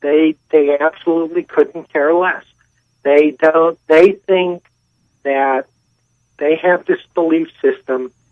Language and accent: English; Arizona, United States; Okay. I've called in before. I grew up in Arizona.